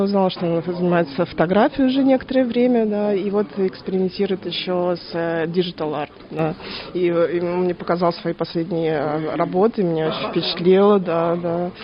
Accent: Moscow, Russia; also born or lived in Sydney; now in Melbourne, Australia; я недавно переехала в Мельбурн, я сама из Москвы, жила в Сиднее перед этим

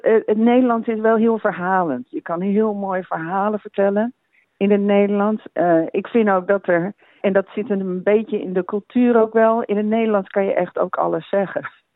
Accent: Auckland, New Zealand; now in Hobart, Australia; ik heb heel erg genoten van mijn kindertijd in Nieuw-Zeeland. We woonden in Auckland.

